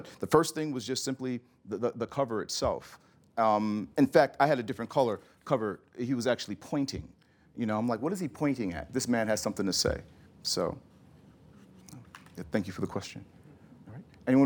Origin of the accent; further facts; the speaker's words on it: United States; As an American, I kind of accept that, you know, separation of church and state